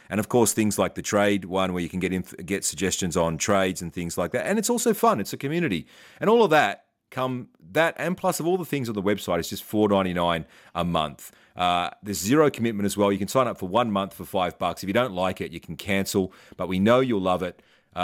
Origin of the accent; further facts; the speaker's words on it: Australia; As an Aussie who loves a beer and loves a glass of Chardonnay or a bit of Cabernet Sauvignon